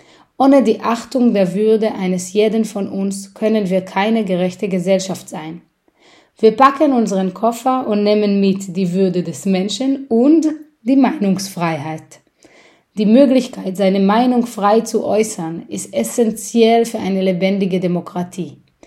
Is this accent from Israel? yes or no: yes; Israel; German is a second language; now in Germany; ich bin in Israel geboren und aufgewachsen, lebe seit 15 Jahren in Deutschland